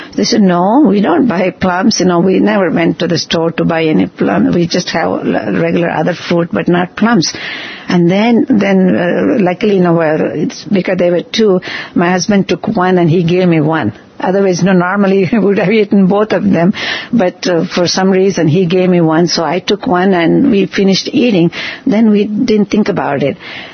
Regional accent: India; now in Western world; since we moved from India and we live in a Western world, so a lot of our people, you know, used to scare us

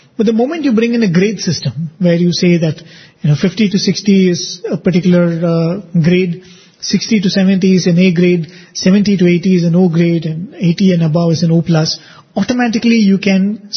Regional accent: India; Which sadly many of us Indians are not doing, especially as you mentioned in cities. We are far from being Indian.

